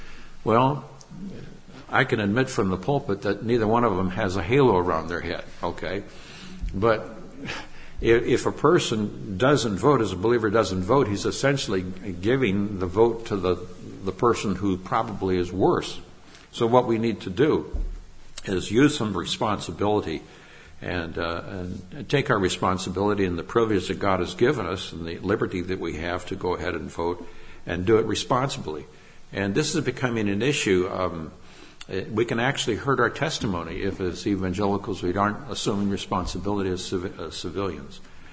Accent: California, United States; And that's strange because I'm from California.

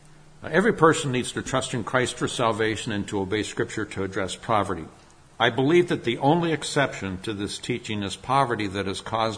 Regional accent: Nigeria; I grew up in Nigeria, West Africa, and our mission that my parents were with also spread over to Ethiopia.

